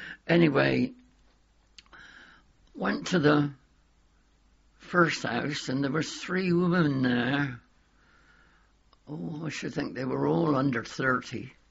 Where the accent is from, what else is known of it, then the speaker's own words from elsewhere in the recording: United Kingdom; And we said, no, we're British.